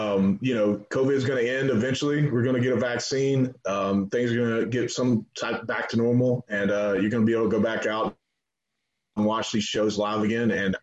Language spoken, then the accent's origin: English; Georgia, United States; I'm from Georgia, so we fry everything.